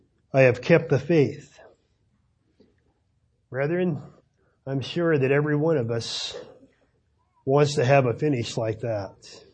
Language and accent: English; Newfoundland and Labrador, Canada; And I grew up in Newfoundland, and One of the traditions there, in Newfoundland is a fishing province